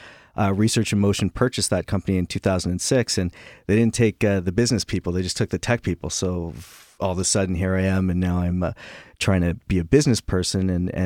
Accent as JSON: {"language": "English", "town": "Oakville", "region": "Ontario", "country": "Canada", "tie": "born or raised there", "said": "So I'm from Ontario, grew up in Oakville. I'm 42, I think. Yes, 42."}